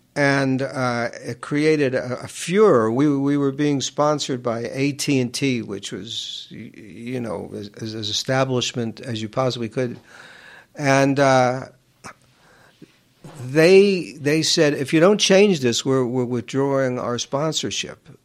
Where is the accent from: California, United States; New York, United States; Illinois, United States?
New York, United States; Queens; I grew up in Queens. We're almost the same age.